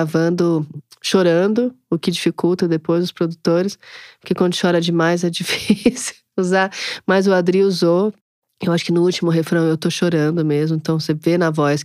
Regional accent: São Paulo, Brazil; Eu sou cantora, compositora, empresária e tô com 42 anos, sou de São Paulo, tenho 2 filhas

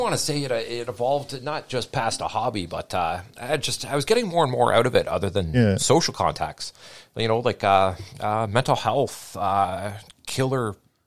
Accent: Barrie, Ontario, Canada; I'm a transplant from Barrie, actually, as funny as Simon mentioned. Yeah, I'm from up north.

